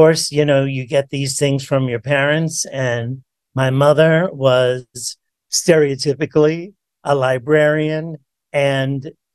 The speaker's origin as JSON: {"language": "English", "town": "New York City", "region": "New York", "country": "United States", "tie": "born or raised there", "said": "But then I got homesick from my hometown of New York City and decided to move back to New York"}